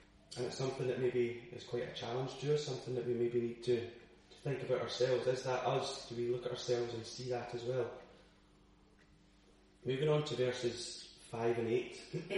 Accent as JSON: {"language": "English", "town": "Glasgow", "region": "Scotland", "country": "United Kingdom", "tie": "born or raised there", "said": "coming from Glasgow myself, I wouldn't have acquired a sat-nav. I was born and brought up in Glasgow, so would have had no problem navigating around that city."}